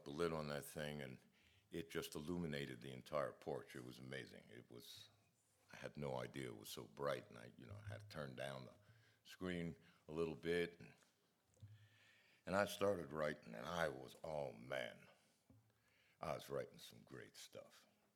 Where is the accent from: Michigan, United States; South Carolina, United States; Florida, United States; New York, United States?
New York, United States; New York City; I grew up in New York City in the 50s.